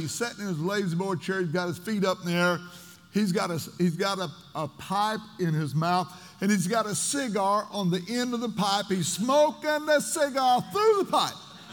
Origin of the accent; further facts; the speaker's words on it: Illinois, United States; they ask me where I'm from. I'm from Southern Illinois. Not Illinois, Southern Illinois. They think you're from Chicago otherwise.